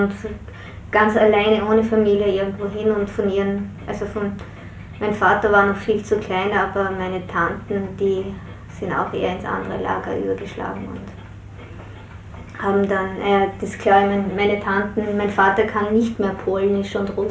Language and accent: German; Upper Austria, Austria; moved away as an adult; also born or lived in Vienna; ich bin als Kind in Oberösterreich in die Schule gegangen. Aha. Und meine Eltern sind erst, als ich 18 war, wieder zurück nach Wien gezogen.